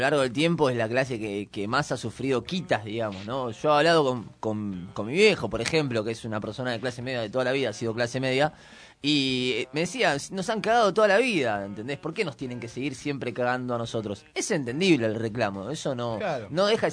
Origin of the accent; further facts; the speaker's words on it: Buenos Aires, Argentina; si bien ahora vivo en Capital y soy porteño, por ende